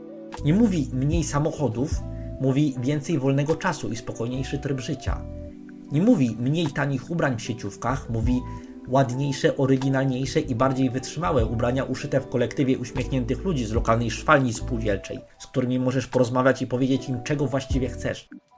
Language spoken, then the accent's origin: Polish; Podlaskie Voivodeship, Poland; urodziłem się na Podlasiu. Całe życie mieszkałem i teraz też mieszkam na Podlasiu i jestem z Podlasia i mam związane z tym kulturowe przywileje